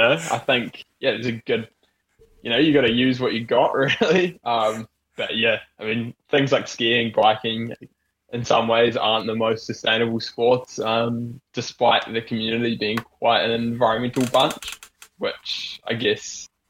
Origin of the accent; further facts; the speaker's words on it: Christchurch, Canterbury, New Zealand; moved away as an adult; also born or lived in Wanaka / Dunedin / Queenstown; I grew up in Christchurch back in the day. I guess I spent my first 18 or so years there, and then moved to Wanaka briefly, and then through to Dunedin for my undergrad degree.